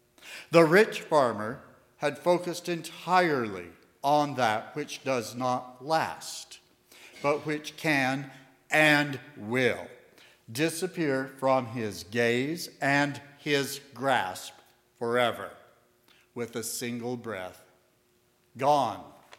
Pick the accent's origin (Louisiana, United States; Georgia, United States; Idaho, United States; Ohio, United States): Idaho, United States; Ashton; that any of us who have grown up in an agricultural community, such as here in American Falls, or my hometown, Ashton, sometimes Kilgore, the crops were so plenteous